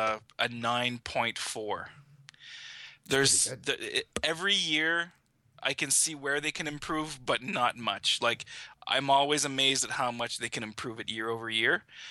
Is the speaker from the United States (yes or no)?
no; Canada; I'm Canadian.